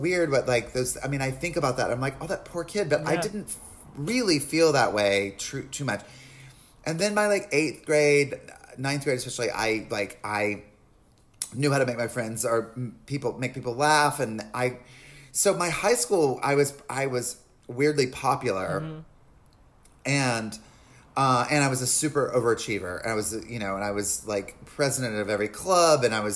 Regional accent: North Carolina, United States; I grew up in North Carolina.

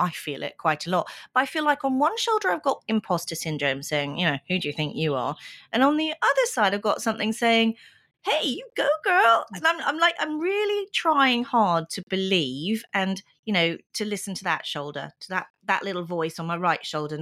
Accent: United Kingdom; I am a Brit.

